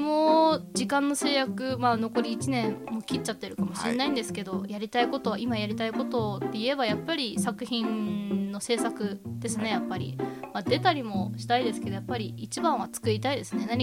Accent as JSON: {"language": "Japanese", "town": "Toyotomi", "region": "Hokkaido", "country": "Japan", "tie": "born or raised there", "said": "私の地元、北海道 の、 あの北の方にあります豊富町というところなんですが、"}